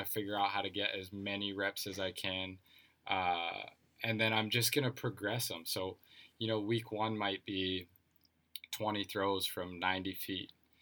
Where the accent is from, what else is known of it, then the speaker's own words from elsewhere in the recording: Grand Forks, North Dakota, United States; Dude, I'm from Grand Forks.